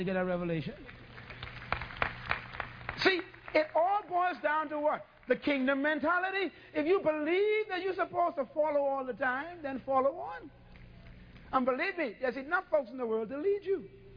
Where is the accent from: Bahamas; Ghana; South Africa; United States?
Bahamas; I was from the Bahamas and my pigmentation was beautiful and everything, you know.